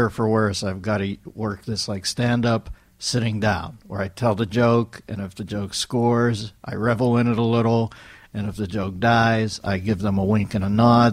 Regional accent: Pittsburgh, Pennsylvania, United States; I grew up in Pittsburgh, and the late night guy was a guy named Chili Billy Cardilli, Bill Cardill.

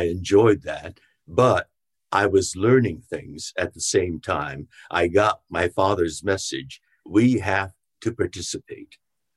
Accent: Los Angeles, California, United States; In my hometown of Los Angeles, as early as in the 1870s, 1871, I think

